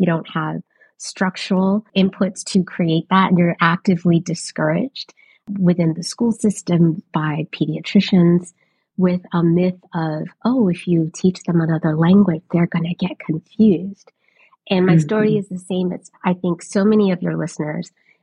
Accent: Miami, Florida, United States; I love growing up in Miami because it's so diverse and there's just so many types of brown and people are from all different places, but my language and my words were so different.

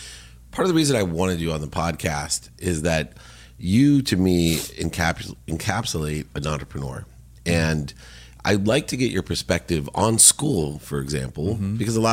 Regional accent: Akron, Ohio, United States; I'm from Akron, Ohio. You ever hear of it?

